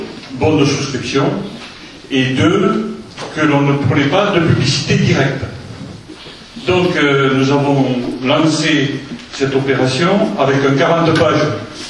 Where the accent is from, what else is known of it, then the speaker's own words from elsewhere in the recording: Lourdes, Occitanie, France; parce que je viens de Lourdes.